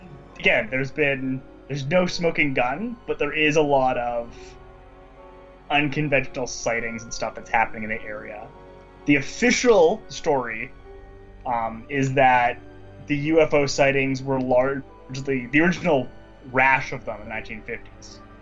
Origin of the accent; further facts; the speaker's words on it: Canada; I'm a Canadian, so I'm not an American